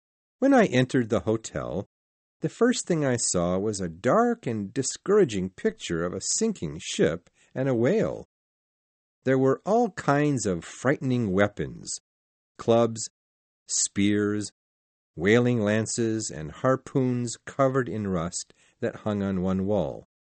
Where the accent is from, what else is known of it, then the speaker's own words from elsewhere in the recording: Manhattan, New York, United States; No, my way of escaping the reality of my hometown of Manhattan, New York, was going to sea as a plain, ordinary seaman.